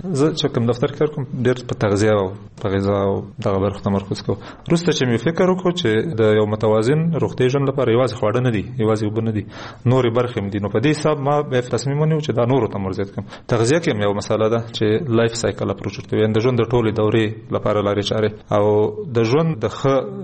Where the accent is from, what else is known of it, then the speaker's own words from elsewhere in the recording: Kunar, Afghanistan; زه د کونړ یم